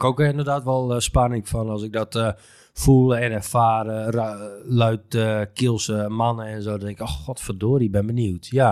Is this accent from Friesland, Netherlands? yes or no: yes; Joure, Friesland, Netherlands; born there; Ik heb ook wel eens een keer opgetreden in mijn geboortedorp in Joure.